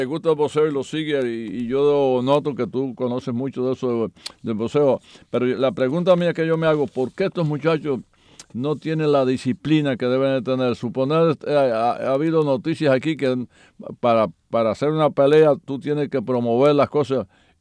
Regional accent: Cuba; moved away as an adult; also born or lived in Puerto Rico; yo piché 14 años en Puerto Rico cuando salí de Cuba

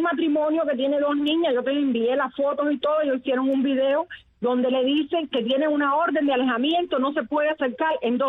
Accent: Cuba; moved away; los cubanos que estamos en este país

